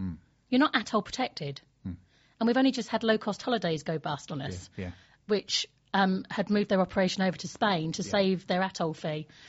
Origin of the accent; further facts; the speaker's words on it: Maidstone, South East England, United Kingdom; Maidstone.